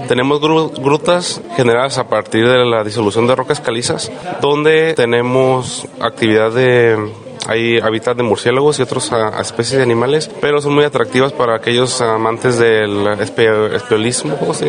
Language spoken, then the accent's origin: Spanish; Mexico; soy pues mexicano